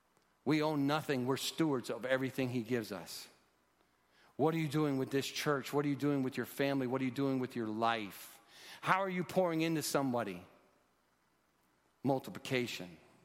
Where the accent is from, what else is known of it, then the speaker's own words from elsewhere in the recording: Allentown, Pennsylvania, United States; I grew up in Allentown, Pennsylvania. It's when we knew it was noon, the sirens would go off.